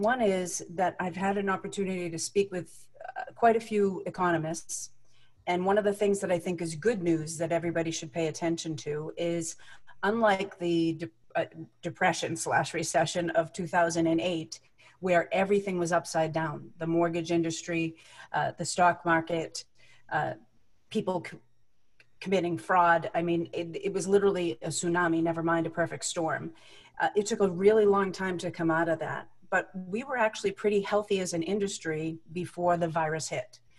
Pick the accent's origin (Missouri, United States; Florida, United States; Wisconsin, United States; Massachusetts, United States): Massachusetts, United States; I'm from Massachusetts.